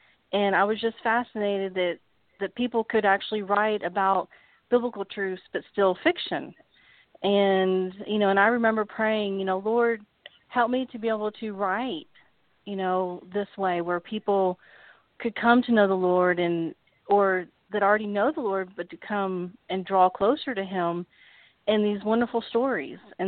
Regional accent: United States; it's kind of strange being, you know, growing up in America and not really having a Bible, you know, until you're a teenager.

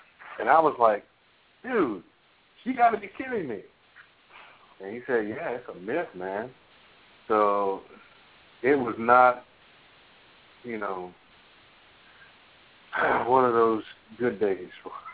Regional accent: Cleveland, Ohio, United States; born there; God, I was born in Cleveland.

